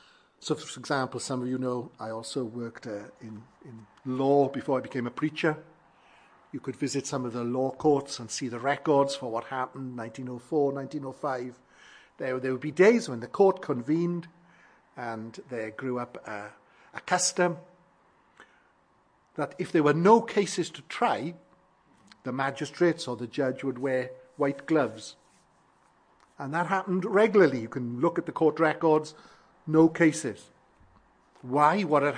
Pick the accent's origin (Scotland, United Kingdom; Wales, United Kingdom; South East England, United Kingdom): Wales, United Kingdom; I was brought up in South Wales and in the area where in 1904 the Welsh Revival began, an area called Lycha in South Wales.